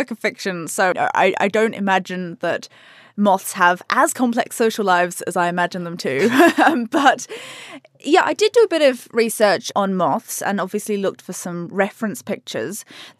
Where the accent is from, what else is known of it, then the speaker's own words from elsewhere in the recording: New Zealand; But also, I'm a Kiwi. That's what I know. I know I don't sound like a Kiwi, but I was born here.